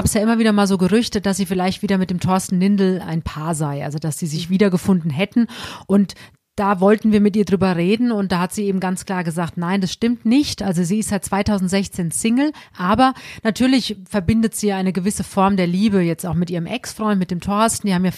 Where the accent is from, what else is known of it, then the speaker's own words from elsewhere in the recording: Alsbach-Hähnlein, Hesse, Germany; eigentlich komme ich aus Alsbach-Hähnlein, das ist eine ganz kleine Ortschaft an der Bergstraße, das sind so ungefähr 9 Kilometer entfernt von Heppenheim